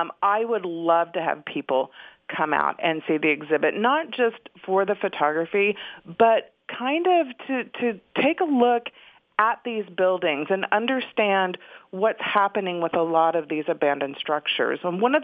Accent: Illinois, United States; born there; moved away as an adult; also born or lived in California; I am not from Delaware. I was actually born in Illinois, but I moved to California when I was 18, and I lived there for over 35 years, which I'm told makes me a native of California.

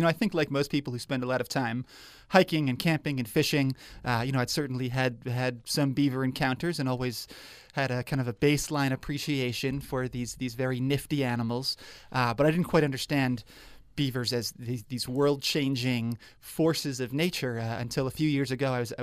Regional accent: New York, United States; I grew up in New York.

